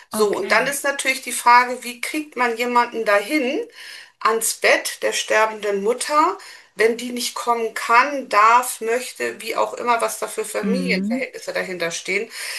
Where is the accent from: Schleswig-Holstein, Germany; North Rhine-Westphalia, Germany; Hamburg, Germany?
Hamburg, Germany; Ich bin Hamburgerin, aber ich wohne nicht mehr in Hamburg. Ich wohne ein bisschen außerhalb.